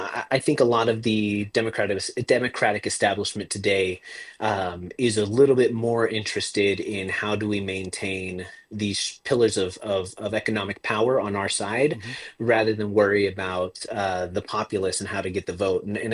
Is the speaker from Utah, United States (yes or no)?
yes; West Valley City, Utah, United States; I am a candidate from West Valley City, Utah. I was born and raised here in Utah.